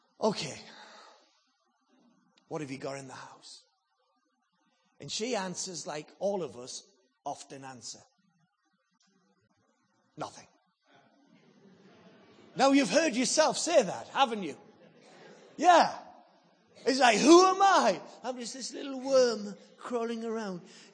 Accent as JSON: {"language": "English", "region": "England", "country": "United Kingdom", "accent": "English", "said": "Well, I want to tell you, it's not my English accent that will change anything."}